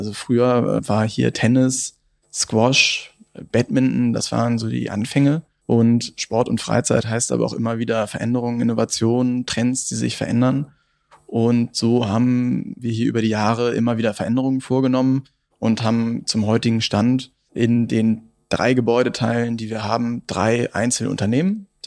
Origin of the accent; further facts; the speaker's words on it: Hamburg, Germany; now in Gelsenkirchen, Germany; bin ja selber Hamburger Jungen und dann hier nach Gelsenkirchen gekommen